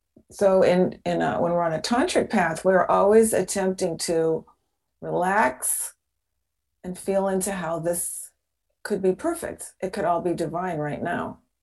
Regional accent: Seattle, Washington, United States; moved away; I grew up in, I was a neighbor of yours. I was in Seattle. And as soon as I was old enough, I moved to the sun because I couldn't take that rain.

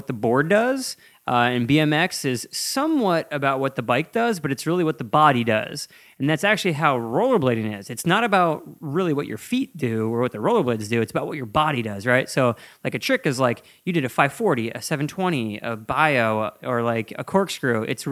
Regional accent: Midwest, United States; And just because I'm from the Midwest, right?

